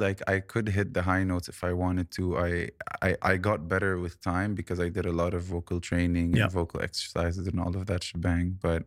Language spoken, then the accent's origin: English; Beirut, Beirut Governorate, Lebanon; This was in Beirut. Yeah. I was born and raised in Beirut. Yep. So it all started over there.